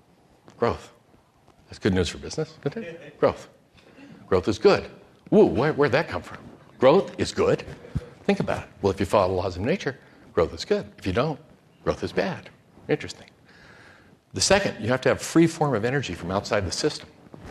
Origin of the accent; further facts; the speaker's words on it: Japan; I grew up in Japan as a baby, and my parents showed me Hiroshima and Nagasaki.